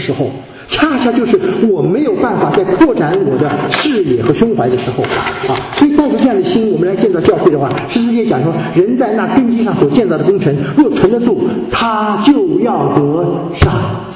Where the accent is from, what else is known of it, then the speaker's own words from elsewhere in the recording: China; 我是更体会到我们大陆人是缺乏真实的公共生活的经验